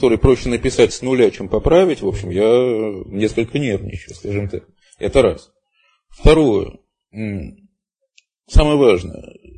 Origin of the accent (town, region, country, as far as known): Moscow, Russia; born or raised there